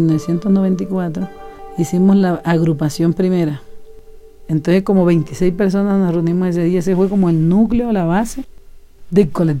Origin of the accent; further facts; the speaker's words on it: El Carmen de Bolívar, Bolívar, Colombia; Nací en el Carmen de Bolívar, en el barrio El Porvenir. Ahí vivo aún.